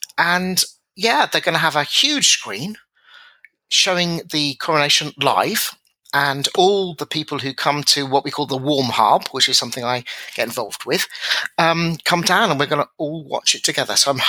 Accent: United Kingdom; We're British. We're very reserved. We're very respectful of our heritage.

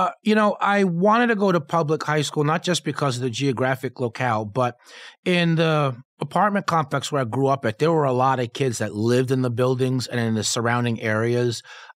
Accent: Peekskill, New York, United States; No, I grew up in Peekskill in Westchester County. I grew up in an apartment complex known as Crossroads.

